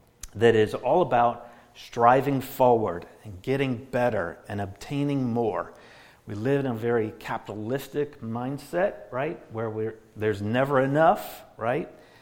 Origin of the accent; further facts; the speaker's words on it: Minnesota, United States; now in New York City, United States; Now, for my life, for example, I was born and raised in Minnesota, right?